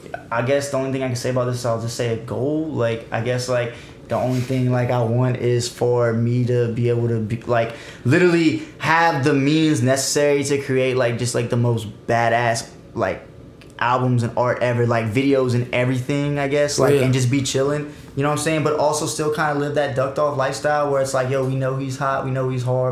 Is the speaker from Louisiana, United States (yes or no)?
yes; Kaplan, Louisiana, United States; I'm from Kaplan, man.